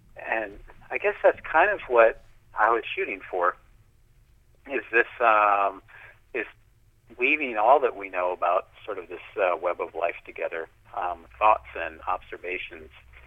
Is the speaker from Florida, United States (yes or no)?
no; Iowa City, Iowa, United States; I grew up in Iowa City, so I suppose you could say North Liberty, Johnson County, Iowa, for a large majority of my 51 years.